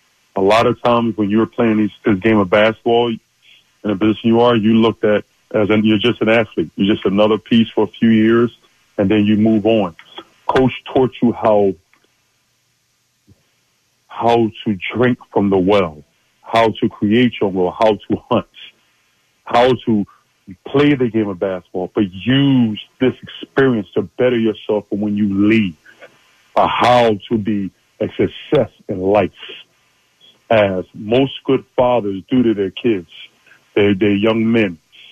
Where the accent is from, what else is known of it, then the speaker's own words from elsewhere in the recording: Philadelphia, Pennsylvania, United States; I was born in Temple Hospital. I was raised pretty much on Temple's campus. And I grew up in a house with no heat, no running water. And I grew up in a drug house.